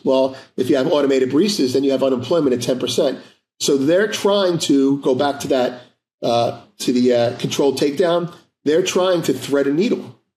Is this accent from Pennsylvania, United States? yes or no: yes; Philadelphia, Pennsylvania, United States; And I grew up in South Philly.